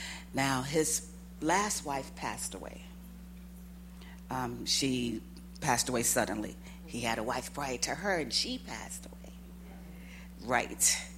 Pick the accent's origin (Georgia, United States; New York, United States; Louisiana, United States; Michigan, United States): New York, United States; I'm from New York, total New Yorker. I'm totally established, have my career at home.